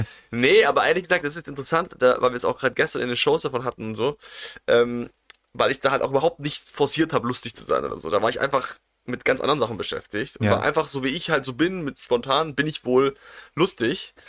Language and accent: German; Stuttgart, Baden-Württemberg, Germany; Ja, aber ich bin aus Stuttgart-Vaihingen.